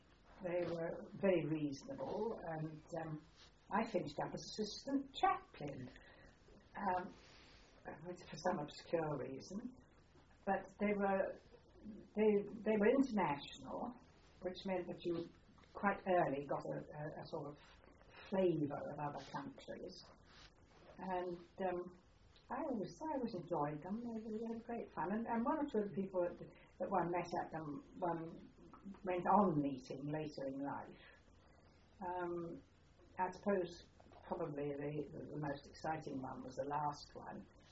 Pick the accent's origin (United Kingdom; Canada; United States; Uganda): United Kingdom; West Midlands; born there; Yes, my family are basically London, and I was born in Shropshire just towards the end of the war.